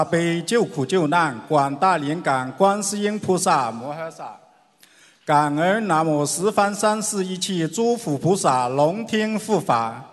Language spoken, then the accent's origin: Chinese; Valencia, Valencian Community, Spain; 我来自于西班牙瓦伦西亚